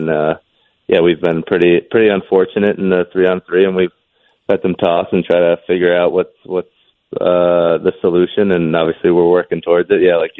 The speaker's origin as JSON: {"language": "English", "region": "New Jersey", "country": "United States"}